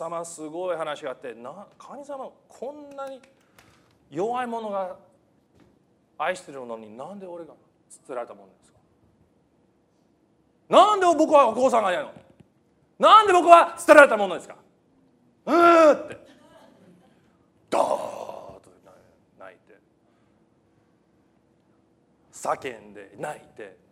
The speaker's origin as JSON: {"language": "Japanese", "region": "California", "country": "United States", "tie": "born or raised there", "said": "僕が アメリカで育ったんです。カリフォルニア州で育ってて、でも実はフィリピン国籍持ってます。フィリピン人です。今年40歳、41歳、ごめんなさい、41歳になりますが"}